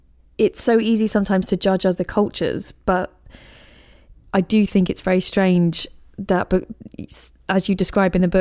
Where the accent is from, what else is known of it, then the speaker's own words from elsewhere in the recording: England, United Kingdom; Obviously, I'm English, right.